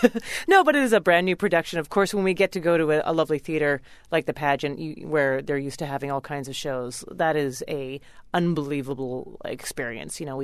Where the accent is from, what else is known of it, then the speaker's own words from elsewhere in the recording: Canada; moved away; I mean, I grew up in Canada, so I feel like I made a transition to New York, which took me a while.